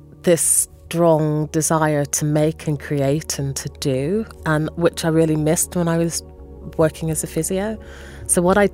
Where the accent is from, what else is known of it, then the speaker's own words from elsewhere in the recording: Winnipeg, Manitoba, Canada; also born or lived in London, United Kingdom / Toronto / Montreal; and then I grew up in Winnipeg, Manitoba, which is a gorgeous flat prairie province in the centre of Canada.